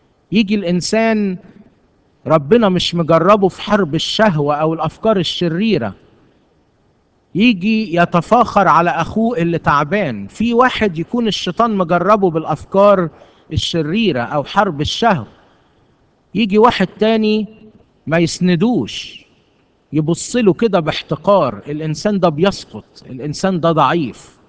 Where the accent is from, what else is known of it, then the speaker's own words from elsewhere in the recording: Egypt; والتفاخر يمكن بتميزنا احنا كمصريين شوي